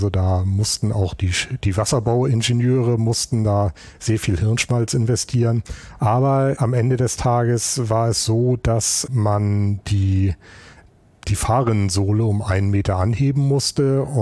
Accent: Hamburg, Germany; Ja, als Hamburger Jung hat man da von klein auf mit zu tun.

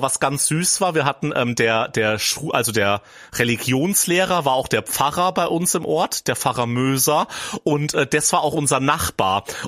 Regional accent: Hesse, Germany; ich komme natürlich aus dem Vogelsberg, aber kenne mich halt saugut aus. Es liegt halt daran, weil ich A, da gewohnt habe als Kind und B, weil ich dann halt auch noch jahrelang dann in Aschaffenburg gearbeitet habe.

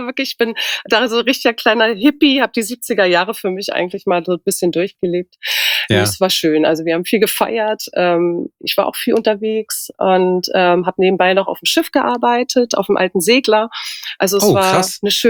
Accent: Halle, Saxony-Anhalt, Germany; born there; also born or lived in Magdeburg; Also ich bin in Halle geboren, also trotzdem Ossi, ne?

